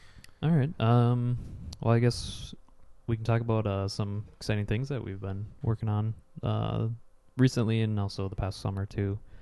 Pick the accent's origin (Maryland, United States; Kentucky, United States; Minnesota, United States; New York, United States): Minnesota, United States; Elk River; I grew up in Elk River, Minnesota, went to school with Wade, through high school